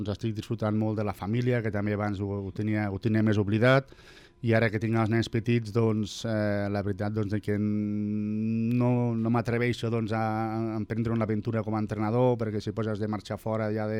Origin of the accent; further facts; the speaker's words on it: Tàrrega, Catalonia, Spain; aquí a Tàrrega tenim dos campions del món, no?